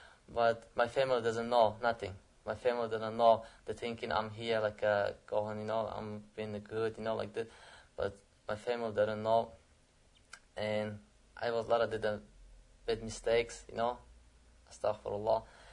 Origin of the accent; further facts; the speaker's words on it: Samarkand, Samarqand Region, Uzbekistan; English is a second language; now in United States; I came from Uzbekistan and the city is Samarkand. I came in the United States in 1999 and I came for the school, for the study.